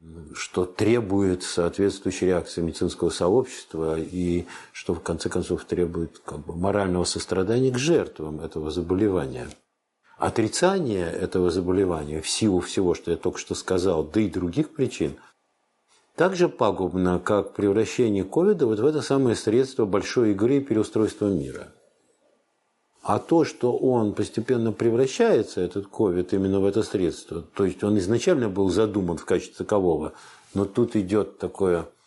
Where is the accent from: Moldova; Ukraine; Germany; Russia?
Russia; Moscow; Я коренной москвич, я обожаю этот город, я тут родился.